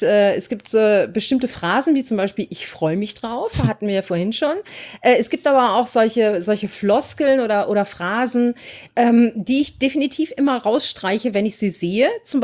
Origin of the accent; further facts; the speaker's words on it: North Rhine-Westphalia, Germany; Ich komme aus der Gegend